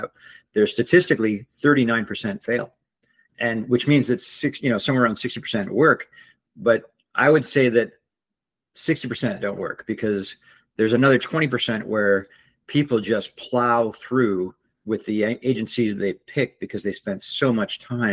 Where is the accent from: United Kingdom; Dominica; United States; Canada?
Canada; So I like to say this is my fifth, and the first four, I'm from Canada.